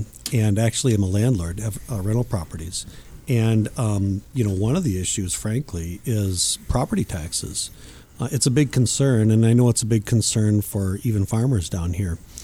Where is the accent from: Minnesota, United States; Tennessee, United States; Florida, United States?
Minnesota, United States; Austin; I'm from Austin. I grew up in Austin High School and graduated from Austin High School.